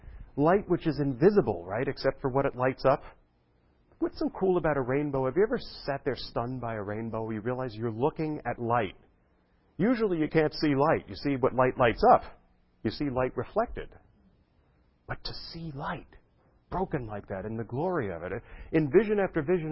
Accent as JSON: {"language": "English", "town": "Brooklyn", "region": "New York", "country": "United States", "said": "I didn't know how to fish. I was from Brooklyn."}